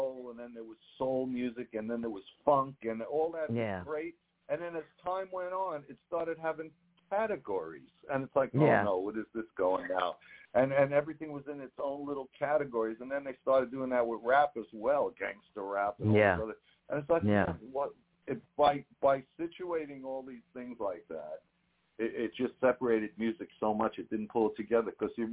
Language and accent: English; Manhattan, New York, United States; No, I was born and raised in Manhattan, actually.